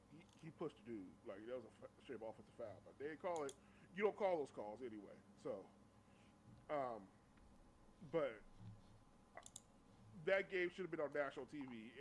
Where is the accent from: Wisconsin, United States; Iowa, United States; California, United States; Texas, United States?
California, United States; Warriors is my team. I'm from NorCal.